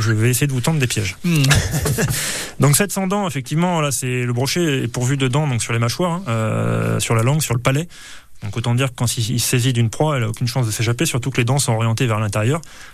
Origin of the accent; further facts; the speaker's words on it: Nouvelle-Aquitaine, France; Alors chez nous en Limousin, déjà quand on passe les 1m20, 1m25, on est déjà sur des poissons de très très grosse taille.